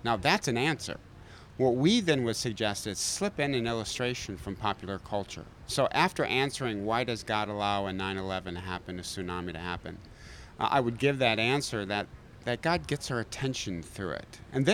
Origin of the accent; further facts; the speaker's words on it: Detroit, Michigan, United States; So I'm from Detroit, okay? I hate Chicago Bulls.